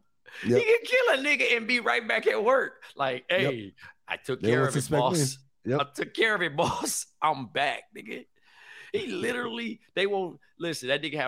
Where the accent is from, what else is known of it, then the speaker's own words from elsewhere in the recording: Compton, California, United States; I said, "I'm from Compton, California."